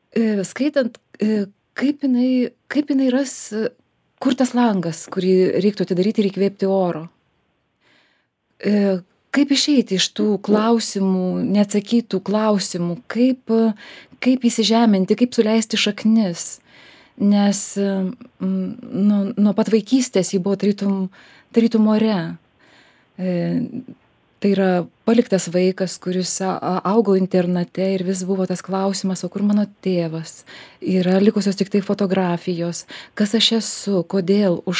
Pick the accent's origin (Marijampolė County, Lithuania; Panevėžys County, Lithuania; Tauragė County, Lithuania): Marijampolė County, Lithuania; Marijampolė; Ne, aš iš Marijampolės